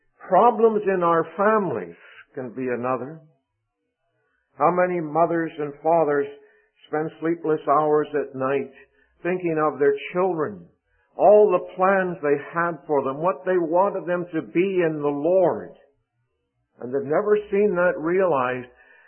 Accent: Vancouver, British Columbia, Canada; the church in which I grew up in Vancouver

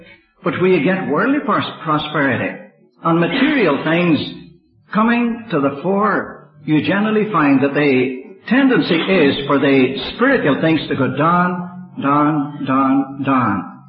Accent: Northern Ireland, United Kingdom; it would be so easy for an Irishman, and particularly somebody who's been born and bred in Protestant Ulster, to completely lose their self-control in talking about these things.

